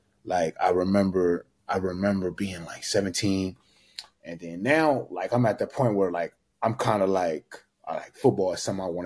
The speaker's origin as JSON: {"language": "English", "region": "California", "country": "United States", "said": "even if you're from the South and I'm from California"}